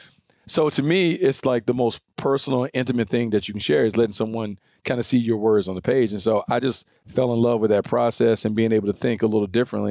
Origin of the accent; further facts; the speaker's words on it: the South, United States; So, but you guys know I'm from the South.